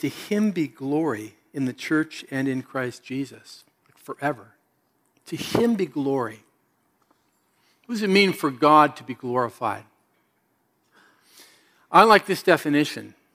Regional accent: California, United States; And so we're from Southern Cal, and occasionally we've gone down to this arts festival.

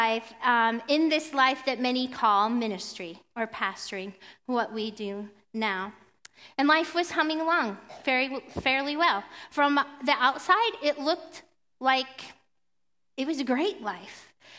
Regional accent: Midwest, United States; And I grew up in the Midwest.

